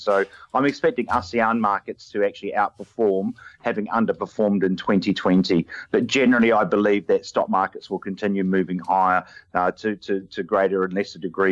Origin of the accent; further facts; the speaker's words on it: New Zealand; As a Kiwi